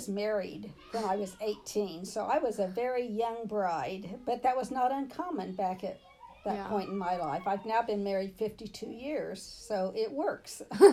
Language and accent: English; Carthage, Indiana, United States; Okay, I grew up in Carthage, Indiana, which is a small town